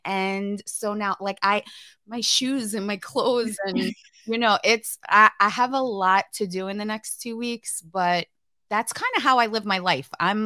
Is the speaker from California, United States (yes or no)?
no; New York, United States; now in Missouri, United States; so I'm from New York and I live in Missouri now.